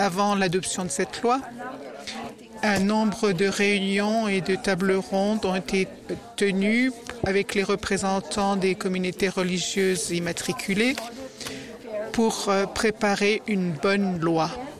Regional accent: North Macedonia; Je viens de la République de Macédoine, un petit pays dans le sud-est de l'Europe, dans la péninsule des Balkans, qui est multiculturel, multiethnique, multidénominationnel.

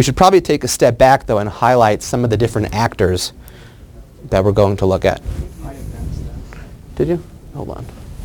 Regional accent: Atlanta, Georgia, United States; Okay, I'm from Atlanta.

